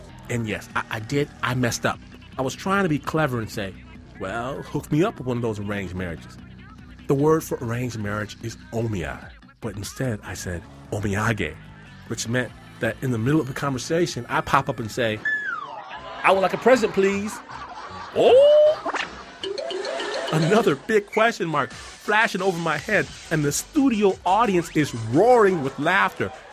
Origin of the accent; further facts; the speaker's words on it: Detroit, Michigan, United States; And I'm like, I'm from Detroit.